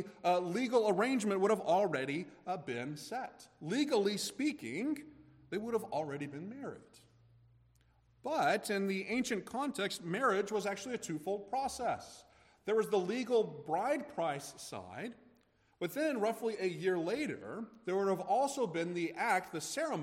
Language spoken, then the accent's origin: English; Kennesaw, Georgia, United States; Well, I say I'm from Kennesaw, Georgia. It's a suburb of Atlanta.